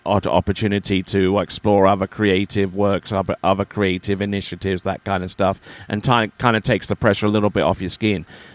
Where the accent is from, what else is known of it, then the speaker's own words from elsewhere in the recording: England, United Kingdom; we're English. We do that, you know.